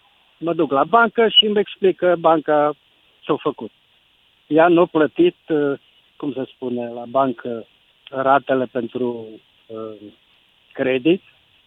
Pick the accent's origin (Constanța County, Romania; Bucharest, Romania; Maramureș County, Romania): Maramureș County, Romania; Baia Mare; Sunt din Baia Mare